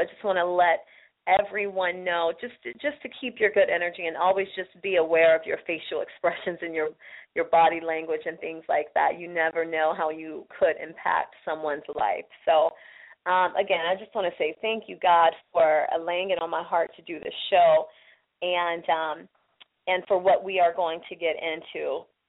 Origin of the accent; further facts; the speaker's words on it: Aliquippa, Pennsylvania, United States; My daughters, hopefully they are listening too, in my hometown of Aliquippa, PA.